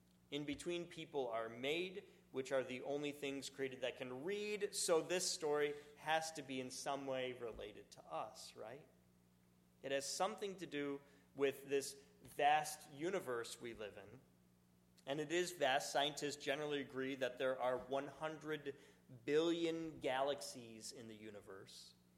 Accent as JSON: {"language": "English", "town": "Buffalo", "region": "New York", "country": "United States", "tie": "born or raised there", "said": "The other side would be my hometown of Buffalo, where it always snows."}